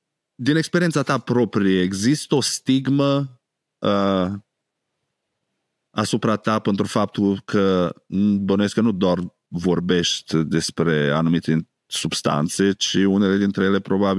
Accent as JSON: {"language": "Romanian", "country": "Romania", "tie": "born or raised there", "said": "crescând în România, am crescut într-o societate în care alcoolul este viața și viața e alcool."}